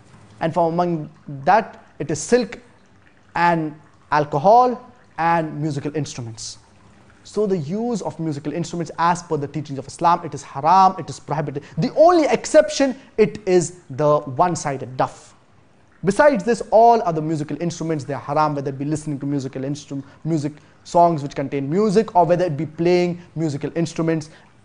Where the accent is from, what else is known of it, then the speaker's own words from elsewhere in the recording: Bihar, India; studying in Jamia Millia Islamia. I'm from Bihar